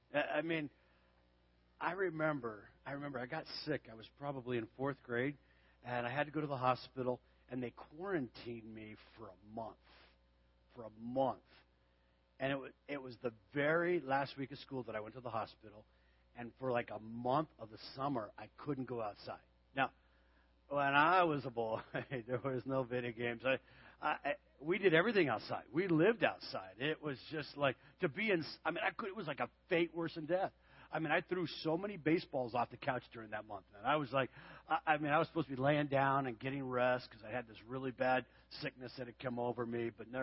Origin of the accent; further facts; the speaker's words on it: Tucson, Arizona, United States; And Tucson, my hometown, was the spring training ground for Cleveland Indians.